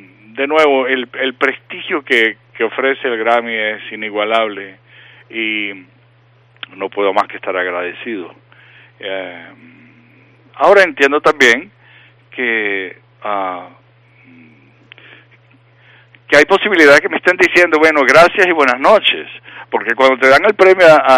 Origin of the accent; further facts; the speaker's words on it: Venezuela; also born or lived in Israel / England / Colombia; Mi papá era de Viena, mi mamá era de Checoslovaquia. Yo nací en Israel, crecí en Venezuela. Y mis convicciones vienen de la India, mis convicciones filosóficas y religiosas. De manera que sí, viví en Inglaterra, viví en Colombia